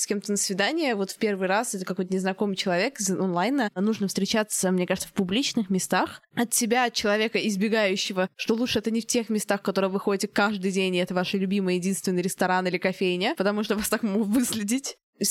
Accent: London, United Kingdom; я из Лондона.

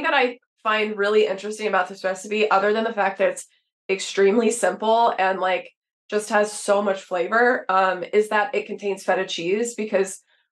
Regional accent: Texas, United States; I grew up in Texas, like pretty much ate them every day.

